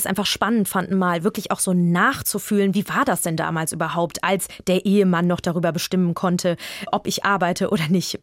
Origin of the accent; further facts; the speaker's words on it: Frankfurt, Hesse, Germany; dass ich heute als Frankfurter Mädchen einigermaßen frei sein kann